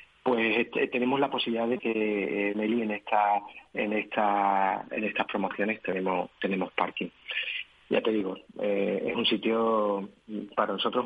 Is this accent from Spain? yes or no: yes; Málaga, Andalusia, Spain; porque es verdad que nosotros somos malagueños